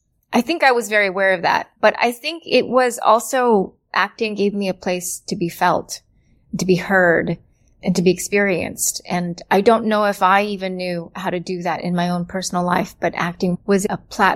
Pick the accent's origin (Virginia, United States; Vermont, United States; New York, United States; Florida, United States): Virginia, United States; Virginia Beach; I grew up in a predominantly white community. There were Filipinos in the area. I grew up in Virginia Beach.